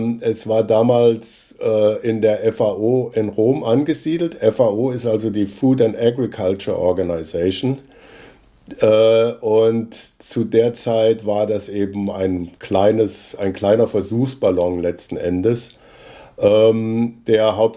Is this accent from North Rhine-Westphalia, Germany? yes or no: no; Hesse, Germany; Ich bin in der Nähe von Kassel geboren und bin dort auf einem Bauernhof aufgewachsen.